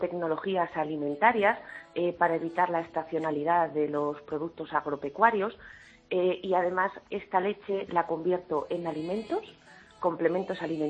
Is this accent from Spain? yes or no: yes; Soto del Real, Community of Madrid, Spain; Sí, yo soy de Soto del Real.